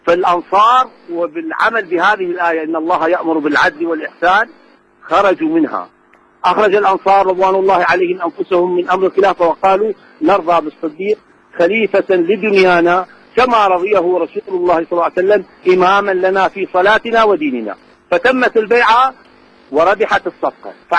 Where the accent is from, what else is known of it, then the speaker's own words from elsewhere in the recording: Iraq; أنا هاشمي قريشي من العراق.